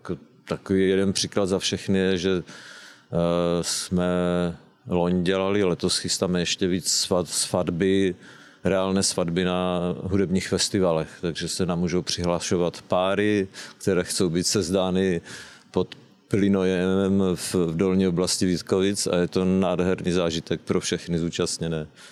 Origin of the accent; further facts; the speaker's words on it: Moravian-Silesian Region, Czechia; ze Slezska, Severní Moravy, odkud pocházíme, kde vlastně jsme vyrostli všichni